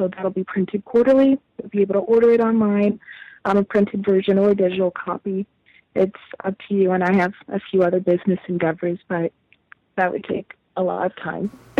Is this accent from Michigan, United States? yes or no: no; Austin, Texas, United States; born there; No, I was born in Austin, Texas.